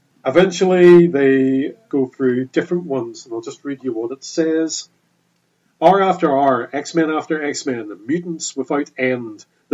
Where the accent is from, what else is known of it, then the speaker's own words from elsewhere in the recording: Northern Ireland, United Kingdom; I grew up in Northern Ireland, where the only comic book shops I could find were in Belfast. I have to go 50 miles to a comic book shop. When I lived in Belfast, studied and worked in Belfast